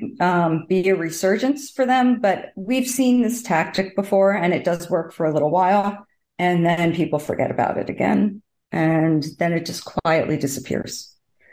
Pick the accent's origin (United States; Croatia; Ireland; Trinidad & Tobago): United States; Northeast; I guess it was very regional in terms of where I grew up in the Northeast, close to New York City